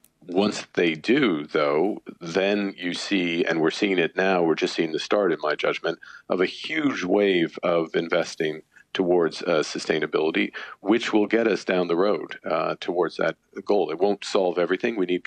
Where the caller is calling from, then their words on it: Canada; I'm joining you from Canada